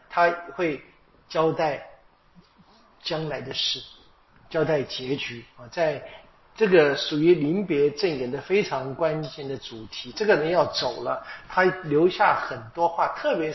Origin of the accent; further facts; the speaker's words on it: Taiwan; 或者我们用我们台湾话说吧，